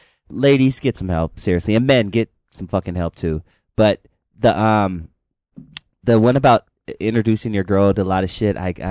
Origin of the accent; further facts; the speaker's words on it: El Monte, California, United States; I'm from El Monte.